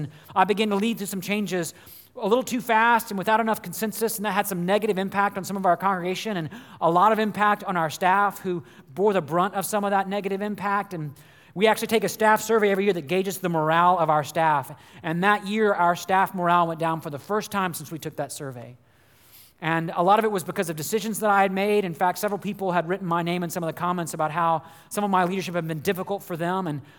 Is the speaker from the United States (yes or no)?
yes; Bible Belt, United States; I grew up in the Bible Belt, grew up in a Christian home, was just wonderfully blessed by that.